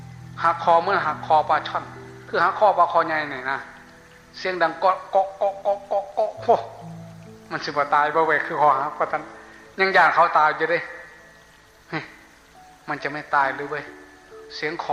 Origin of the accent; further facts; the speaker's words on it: Sakon Nakhon, Thailand; first language Lao; ผมอยู่สกลนครครับ